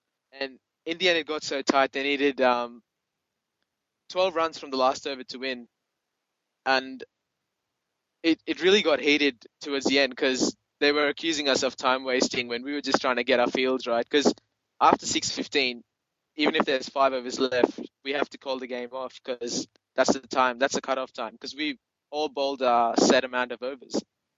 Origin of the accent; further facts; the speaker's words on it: Australia; from Australia.